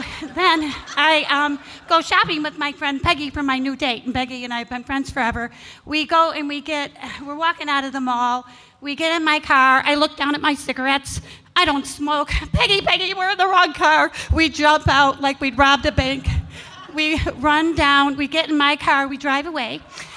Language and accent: English; Illinois, United States; I'm from Illinois. Don't mind that.